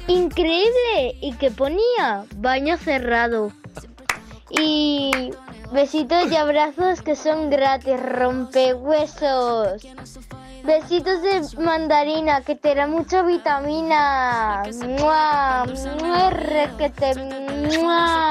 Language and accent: Spanish; Vinaròs, Valencian Community, Spain; Pues soy yo … de Vinaroz.